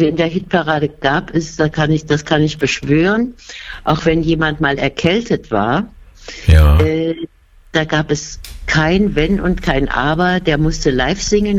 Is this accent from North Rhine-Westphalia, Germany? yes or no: no; Saarland, Germany; accent: Saarland German; first language Saarland German; Und ich verfalle dann auch sofort wieder in die Sprache. Es ist ja eben unsere Muttersprache. Man kann ja, es ist nicht besonders schön, das Saarländisch, ja.